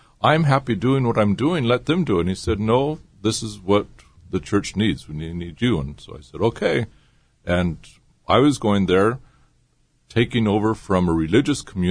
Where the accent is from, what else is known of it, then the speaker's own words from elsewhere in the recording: Huntington Beach, California, United States; I grew up in Huntington Beach, and at that time, I was pretty isolated.